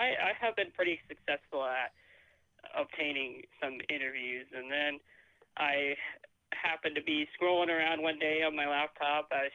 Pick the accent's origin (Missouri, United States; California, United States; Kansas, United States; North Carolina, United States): Kansas, United States; But yeah, I'm from Kansas, and my parents have always been huge NASCAR fans.